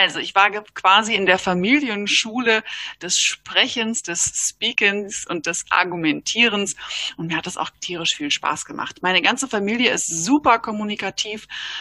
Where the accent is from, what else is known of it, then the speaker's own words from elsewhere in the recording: Hesse, Germany; Ich komme aus der Nähe von schönen Wiesbaden in Hessen und ich bin mit drei ganz tollen Schwestern aufgewachsen.